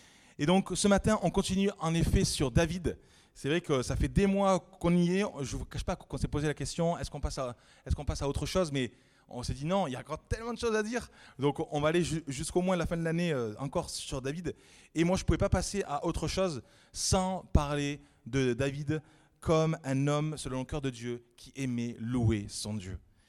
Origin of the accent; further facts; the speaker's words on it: Nîmes, Occitanie, France; j'ai retrouvé l'église de Nîmes, c'est là où j'ai grandi pendant 25 ans.